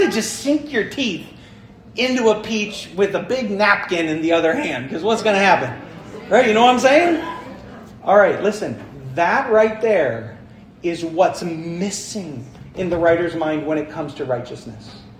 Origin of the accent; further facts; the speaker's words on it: Michigan, United States; So, anyways, no, we're from Upper Michigan.